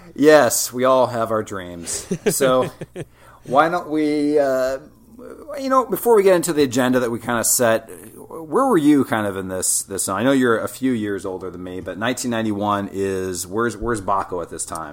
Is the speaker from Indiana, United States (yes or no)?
yes; West Lafayette, Indiana, United States; So my hometown is West Lafayette, Indiana, which is also where Purdue University, the fine institution, is located.